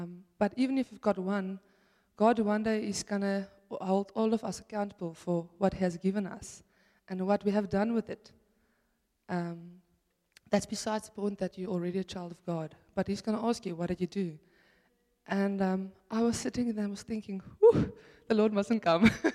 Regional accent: Cape Town, Western Cape, South Africa; I come from Cape Town

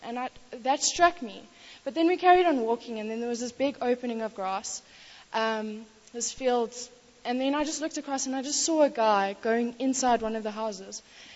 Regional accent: England, United Kingdom; going to the Dikaroa, you know, as an English girl, so you know how everyone says you go to like Lesotho or something and the culture is so different.

